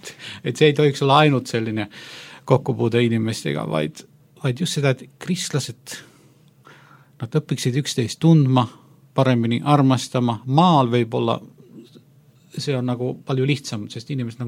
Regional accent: Finland; Estonian is a second language; see luterus, mille keskel mina olen kasvanud Soomes.

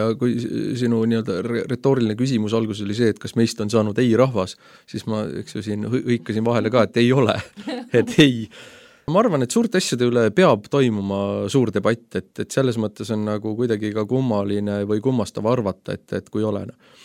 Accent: Southeast Estonia, Estonia; ma olen pärit Kagu-Eestist.

